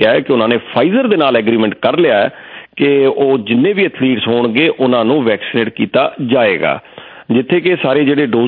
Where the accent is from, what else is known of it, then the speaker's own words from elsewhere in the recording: Jalandhar, Punjab, India; ਕਿਉਂਕਿ ਤੁਹਾਨੂੰ ਪਤਾ ਮੈਂ ਜਲੰਧਰ ਤੋਂ ਹਾਂ